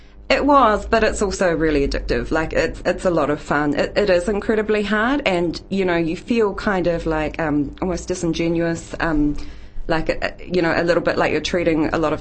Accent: Tasman, New Zealand; Growing up in New Zealand, swimming in the Takaka River, growing up, you know, in Golden Bay

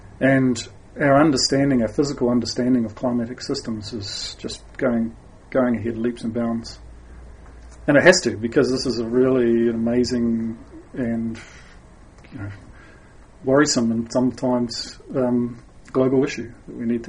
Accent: Southland, New Zealand; I came from Southland. My roots are from Gore and Invercargill. And you can't get away from weather in Southland.

